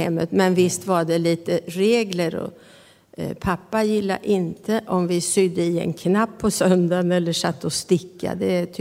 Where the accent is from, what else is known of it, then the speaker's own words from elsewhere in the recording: Östansjö, Örebro County, Sweden; also born or lived in Möja; Ja, så när jag var 4 år flyttade vi till Östansjö.